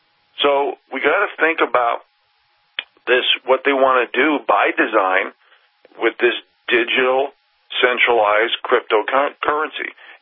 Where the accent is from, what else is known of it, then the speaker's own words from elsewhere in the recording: Montana, United States; from Montana, sitting in for Vincent Fennelly.